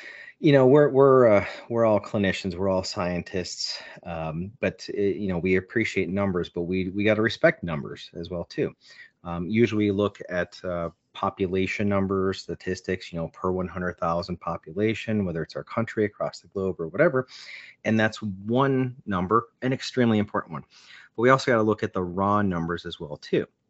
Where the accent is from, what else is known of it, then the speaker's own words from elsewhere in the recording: West Virginia, United States; I'm from Wild and Wonderful West Virginia.